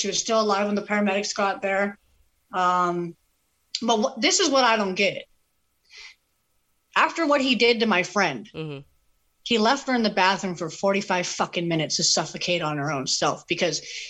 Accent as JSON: {"language": "English", "region": "Alaska", "country": "United States", "said": "I personally, when I came down here from Alaska, I didn't know shit about how to make money at the clubs."}